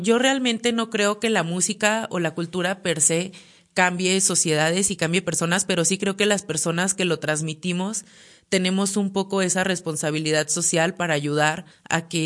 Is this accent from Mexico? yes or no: yes; Durango, Mexico; los dos somos de aquí de Durango, nos fuimos los dos juntos a Puebla a hacer la carrera